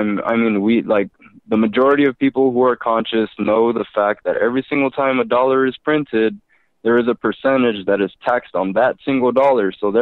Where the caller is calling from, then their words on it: Austin, Texas, United States; I actually just called last night, and I'm calling from Austin, Texas.